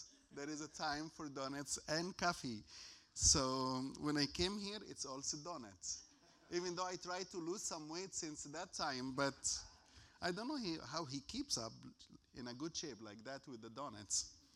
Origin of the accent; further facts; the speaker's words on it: Egypt; English is a second language; moved away as an adult; I'm from Middle East. I grew up in Egypt. I spent most of my life in Egypt, over 30 years in Egypt.